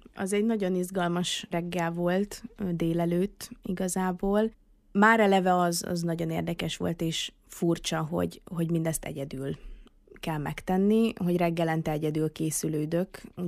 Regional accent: Great Hungarian Plain, Hungary; bár alföldi gyerek vagyok, és abszolút a síkságon nőttem föl

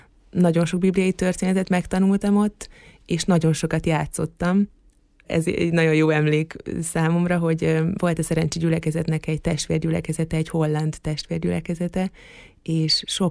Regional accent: Borsod-Abaúj-Zemplén, Hungary; Én erről a környékről származom egyébként, erről a vidékről

